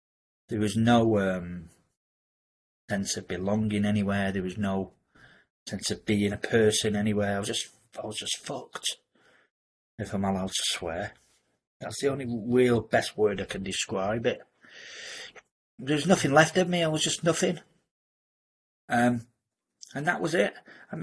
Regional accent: Manchester, North West England, United Kingdom; So I'd move away. I moved down south. I'm from Manchester. And I moved down south

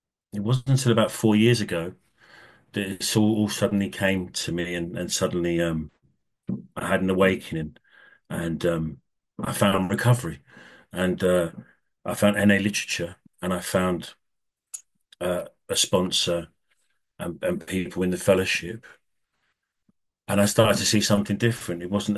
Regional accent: London, United Kingdom; moved away as an adult; now in Netherlands; I live in the Netherlands, but I'm originally from London. I moved here 20 years ago, and my journey with NA started out about 22 years ago in London

